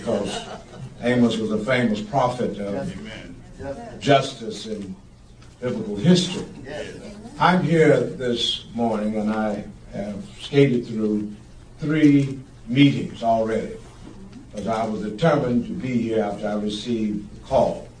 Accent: San Francisco, California, United States; I'm from San Francisco, but obviously BART rolls through San Francisco.

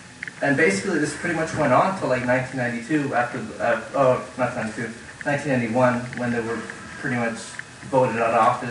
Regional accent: San Francisco, California, United States; I'm from San Francisco.

